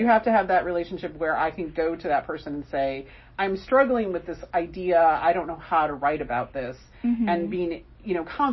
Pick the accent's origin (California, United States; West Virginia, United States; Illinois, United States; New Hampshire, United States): Illinois, United States; Chicago; I was from Chicago, and we got to travel to St. Louis